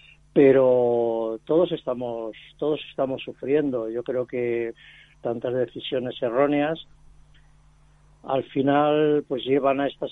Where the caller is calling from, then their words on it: Valencia, Valencian Community, Spain; de Valencia.